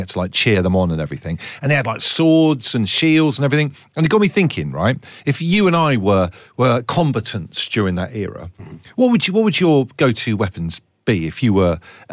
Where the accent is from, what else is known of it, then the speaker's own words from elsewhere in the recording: Torquay, South West England, United Kingdom; when I was growing up in Cuthbert, Maine in Torquay